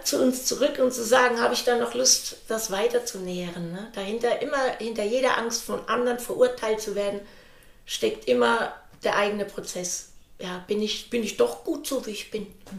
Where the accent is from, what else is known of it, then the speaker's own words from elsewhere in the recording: Rhineland-Palatinate, Germany; born there; Ich bin in der Pfalz geboren.